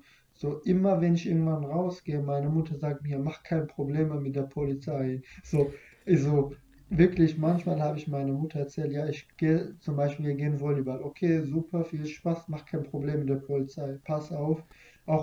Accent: Iraq; German is a second language; moved away; also ich bin aus dem Irak geflüchtet, so mein Land konnte mich nicht schützen oder es hat nicht geklappt.

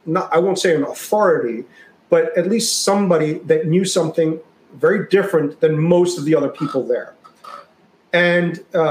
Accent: New York, United States; Like, look, I'm from New York and, you know, yes, I speak Hindi with an American accent and, you know, because I've lived in New York my whole life

